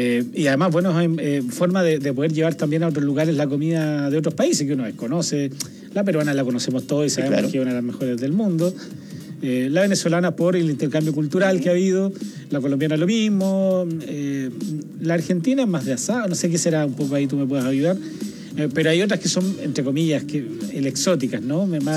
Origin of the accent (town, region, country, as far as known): Chile